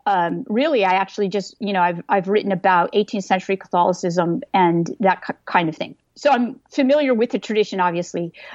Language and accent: English; California, United States; I lived in California. I grew up in California.